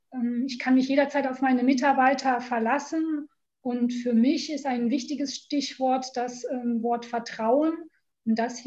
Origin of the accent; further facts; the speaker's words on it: Lower Saxony, Germany; now in Aachen, Germany; ich komme gebürtig aus Niedersachsen. Ich habe früher hier in Aachen Wirtschaftsgeografie studiert